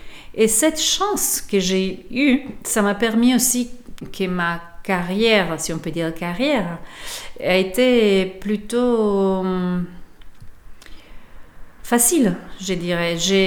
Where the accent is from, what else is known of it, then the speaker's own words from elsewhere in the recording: Italy; French is a second language; Parce que je suis italienne, oui, mon accent, c'est pas pour rien.